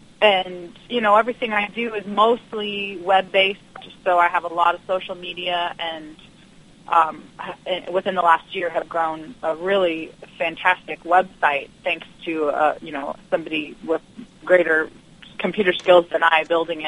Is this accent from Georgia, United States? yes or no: no; Alaska, United States; now in Williamsburg, United States; we both were born and raised in Alaska and grew up there and kind of had always dreamed about moving to what we call America, because even though Alaska is part of America, you sort of feel isolated.